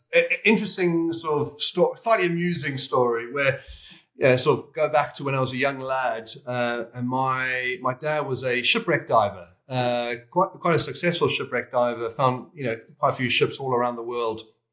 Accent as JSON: {"language": "English", "town": "Cape Town", "region": "Western Cape", "country": "South Africa", "accent": "South African", "moved": "as an adult", "said": "I'm originally from Cape Town, and I moved over when I was about 18, 19, did the 2 year working thing in London"}